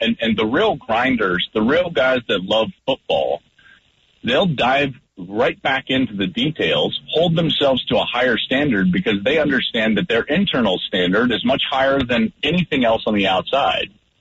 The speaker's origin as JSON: {"language": "English", "town": "Arvada", "region": "Colorado", "country": "United States", "tie": "born or raised there", "said": "I'm 40 years old, almost 40. I grew up in the Denver area, just in the Arvada area."}